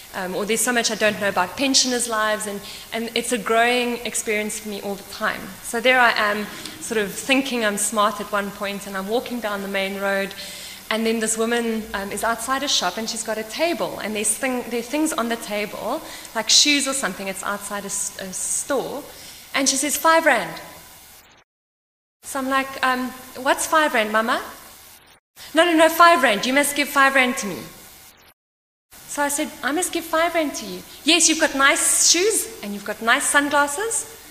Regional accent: KwaZulu-Natal, South Africa; So I'm from Ishawi in Zululand

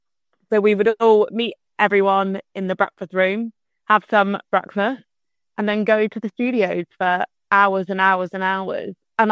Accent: St Ives, South West England, United Kingdom; I am currently in my hometown in St. Ives in Cornwall.

